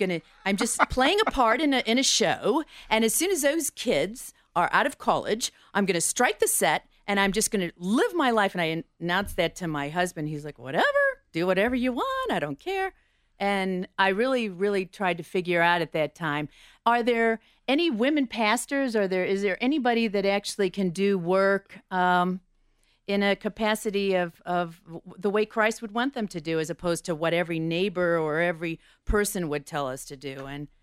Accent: St. Louis, Missouri, United States; Yes, I was raised in St. Louis, and I was raised as a Presbyterian.

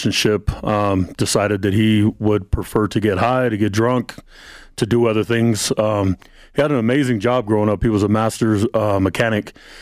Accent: Fresno, California, United States; Originally from Fresno, California. It's a little no-name town in the middle of nowhere.

